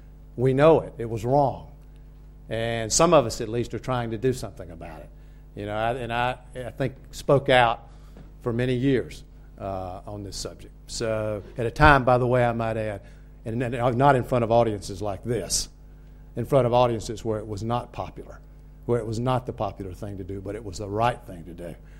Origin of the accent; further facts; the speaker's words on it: the South, United States; I grew up in the South, and I was born in the early 1950s, grew up there in the 50s and 60s.